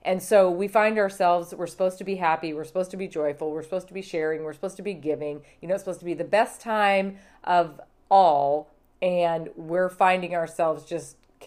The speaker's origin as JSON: {"language": "English", "region": "Montana", "country": "United States", "tie": "born or raised there", "said": "Now, of course, remember I grew up in Montana, so I don't know that there was a Christmas that we didn't have a white Christmas, right?"}